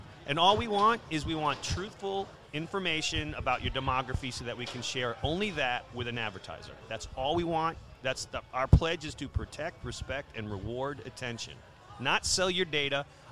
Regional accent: Hope Valley, Rhode Island, United States; Yes. Yes. Hope Valley, Rhode Island. I like to say I was born in the city of the state of Hope.

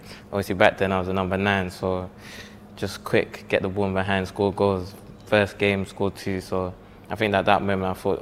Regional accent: Dublin, Leinster, Ireland; accent: Dublin; now in London, United Kingdom; Nah, I was vexed as soon as my accent went. I was so angry because I thought that was the one thing that I can hold from Ireland. So when it left, I feel like a part of me left

